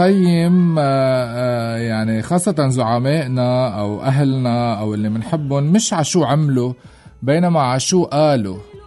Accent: Lebanon; كلبنانيين

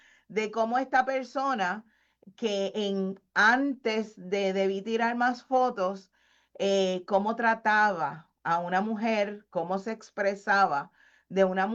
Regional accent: Puerto Rico; Porque somos latinos, pero vivimos en un lugar, ¿verdad? Somos americanos por el Commonwealth

